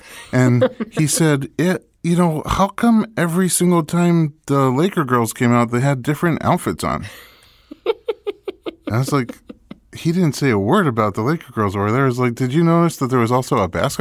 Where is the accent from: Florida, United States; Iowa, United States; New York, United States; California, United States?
New York, United States; New York City; I grew up in New York City, and, you know, I loved it growing up there